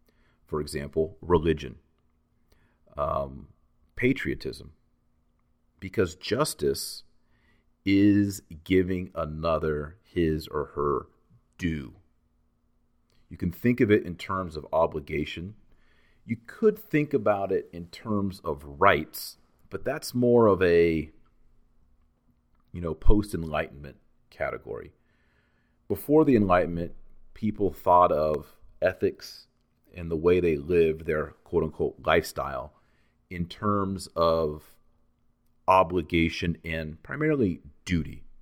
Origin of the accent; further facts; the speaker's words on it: Texas, United States; The people in Montana remind me of Texans, which I think is awesome because I'm a Texan.